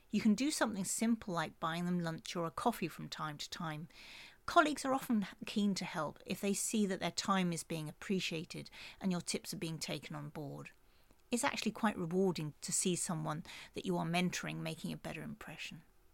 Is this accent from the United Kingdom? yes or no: yes; United Kingdom; Everyone knows that I'm British.